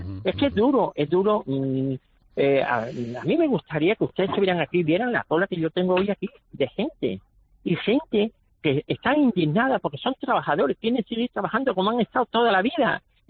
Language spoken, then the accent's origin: Spanish; Spain; moved away as an adult; now in Canary Islands, Spain; no soy un inmigrante porque por eso soy español, pero es evidente que yo no nací en las Islas Canarias. Pero cuando llegué aquí, yo llegué en el año 78